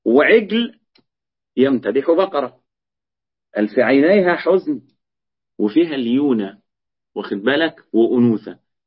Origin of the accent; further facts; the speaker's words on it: Egypt; الجلة ديت عندنا في مصر بيبقى قرص كده